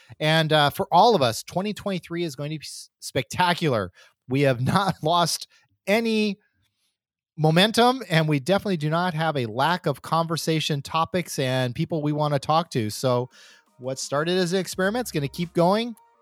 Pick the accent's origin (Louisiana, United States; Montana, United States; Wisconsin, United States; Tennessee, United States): Wisconsin, United States; I'm from Wisconsin, just not that far north.